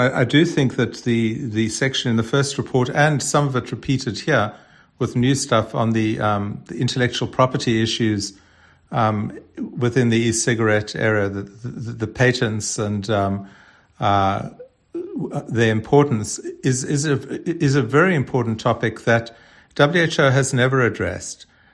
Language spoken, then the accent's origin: English; South Africa; I'm from South Africa.